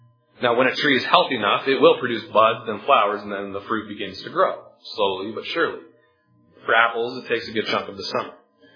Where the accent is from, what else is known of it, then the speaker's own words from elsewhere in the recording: Ontario, Canada; I grew up in Southern Ontario